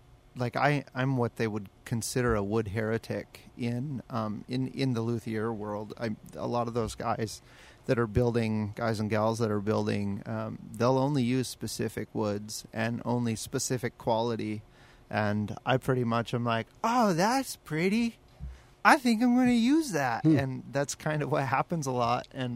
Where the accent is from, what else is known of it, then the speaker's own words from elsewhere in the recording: Billings, Montana, United States; We are from a place that, up until we left, refused to acknowledge that it snows in the wintertime. we're from Billings, Montana.